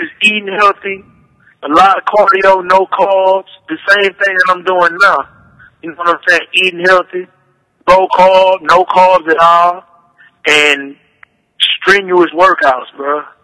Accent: Houston, Texas, United States; Being that we're from Houston and we have this certain like underground presence

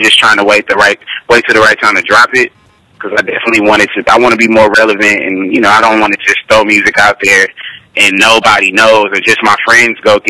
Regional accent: Houston, Texas, United States; I just want everybody to know right now from Houston that I am from Houston and that I do plan on trying to bring something to my city, you know, where I'm from

